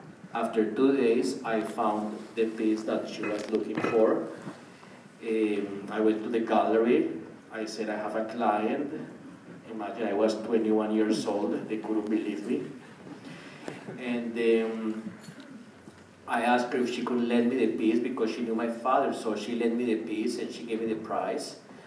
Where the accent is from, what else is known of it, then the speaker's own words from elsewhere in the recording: Bogota, Bogotá, Colombia; I grew up in Bogota, Colombia. We didn't have much of cultural events that took place over there.